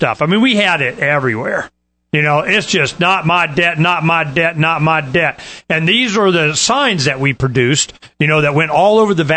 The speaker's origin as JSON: {"language": "English", "region": "the South", "country": "United States", "tie": "born or raised there", "said": "Because I grew up in the South where you had a lot of racism."}